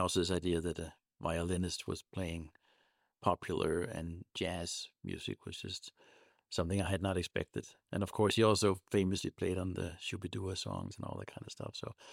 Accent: Denmark; And of course, we, growing up in Denmark, all had the fantastic … who was perhaps the world's most famous jazz violinist, would you say?

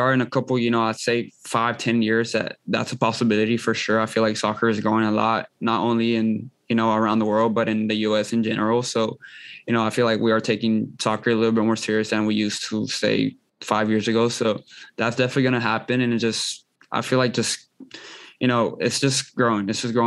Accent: United States; I'm Mexican and I'm American.

